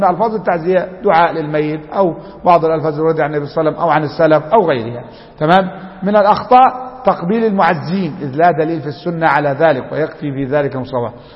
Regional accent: Upper Egypt, Egypt; عندنا في الصعيد بس العادة دي إيه تركت

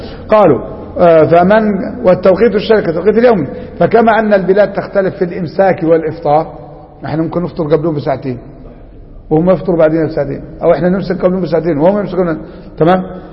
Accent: Egypt; لما جاء الحاكم عندنا في مصر قال لك غدا صيام

